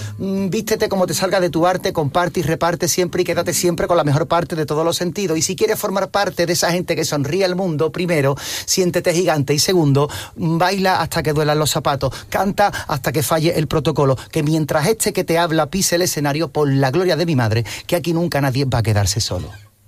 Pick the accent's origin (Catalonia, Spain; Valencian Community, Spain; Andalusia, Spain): Andalusia, Spain; Cádiz; Yo soy de Cádiz y a mi gente siempre nos ha gustado mucho el arte